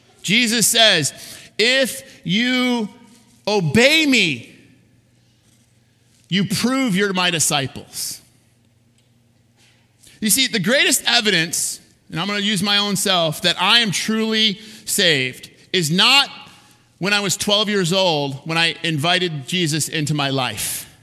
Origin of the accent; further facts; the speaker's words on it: Michigan, United States; Most of you know that I was born and raised in Michigan, so no booing.